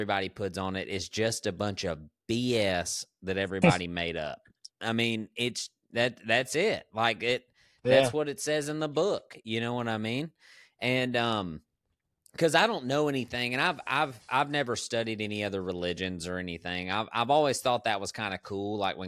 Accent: Bible Belt, United States; I grew up and live in the Bible Belt, dude, like the Baptist Bible beaten belt, baby.

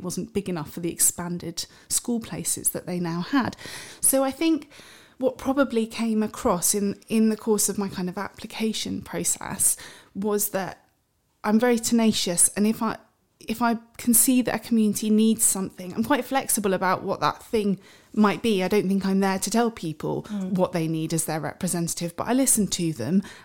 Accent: London, United Kingdom; also born or lived in Manchester; now in Congleton, United Kingdom; So I'm originally from London. I've lived in quite a number of different places across the country. But most recently, we spent over a decade in Manchester, and we moved to Congleton nearly 2 years ago now.

